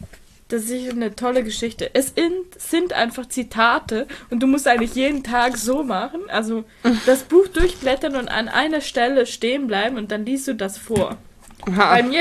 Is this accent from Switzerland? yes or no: yes; Chur, Graubünden, Switzerland; Es stammt von meiner Heimatstadt. Chur?